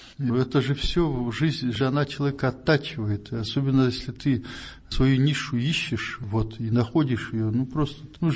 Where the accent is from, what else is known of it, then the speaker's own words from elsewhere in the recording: Irkutsk, Irkutsk Oblast, Russia; also born or lived in Kazakhstan; Родился в Казахстане, но вырос в Иркутске. Кировский район, поселок Кировск. Это за Алматой, Талдыркурганская область в то время это была.